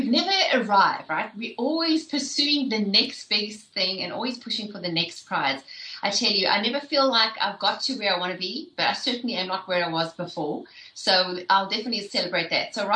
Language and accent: English; South Africa; I'm not from around these parts. I'm from the south, but the way south, past the equator in South Africa. And so I grew up and was born and raised in South Africa in the 70s, and I grew up under apartheid.